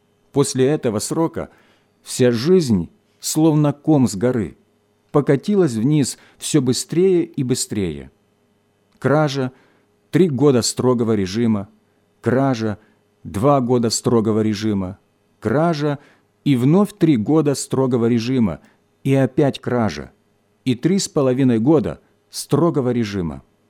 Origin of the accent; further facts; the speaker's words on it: Novosibirsk, Novosibirsk Oblast, Russia; Родился я в Новосибирске, где и прожил всю свою жизнь до последнего преступления.